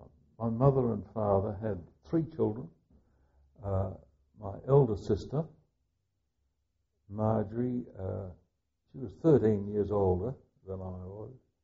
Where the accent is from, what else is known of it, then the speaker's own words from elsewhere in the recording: Cottesloe, Western Australia, Australia; I grew up in the Cottesloe area. We lived at Swanbourne, on the hill there at Swanbourne.